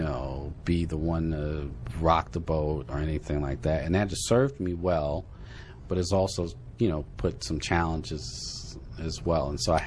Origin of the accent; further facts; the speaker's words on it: New York, United States; I guess growing up in New York, is that everyone who was the man on the block, everyone was trying to take them down a notch.